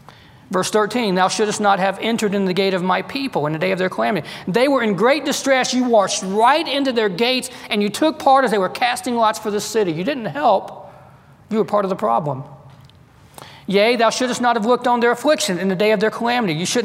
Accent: the South, United States; Growing up, I grew up in the South

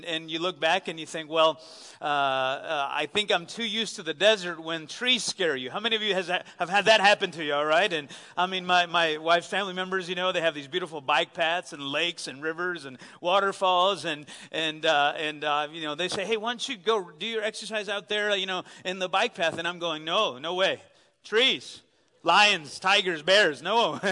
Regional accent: El Salvador; English is a second language; now in United States; As I was growing up in El Salvador, we'd have the privilege to visit America and visit family members during Christmas most of the time.

